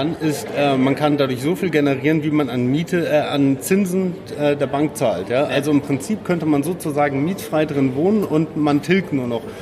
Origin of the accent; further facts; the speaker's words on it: Munich, Bavaria, Germany; Und ich komme aus München.